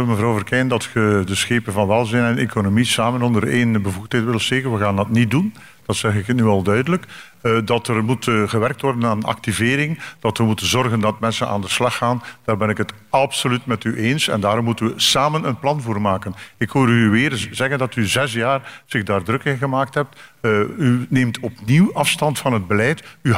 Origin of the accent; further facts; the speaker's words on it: Ostend, Flanders, Belgium; want ik ben een echte Oostendenaar